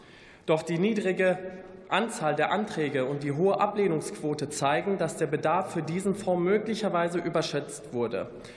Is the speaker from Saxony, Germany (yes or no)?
no; North Rhine-Westphalia, Germany; Wie einige von Ihnen wissen, bin ich in NRW im alten Zechenviertel aufgewachsen